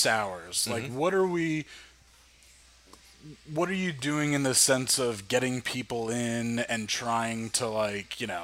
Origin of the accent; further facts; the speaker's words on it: New Jersey, United States; And I was just talking with the guy one time and said that I'm from Jersey.